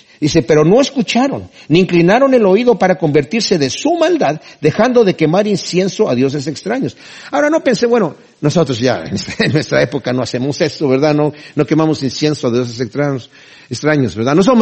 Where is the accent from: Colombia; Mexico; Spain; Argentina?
Mexico; Yo crecí en México